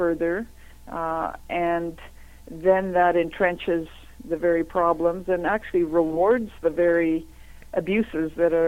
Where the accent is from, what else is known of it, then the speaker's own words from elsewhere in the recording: Canada; but I'm a Canadian first